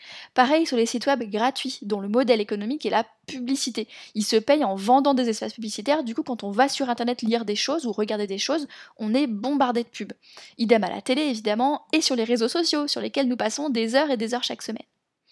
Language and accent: French; France; moi je parle en tant que française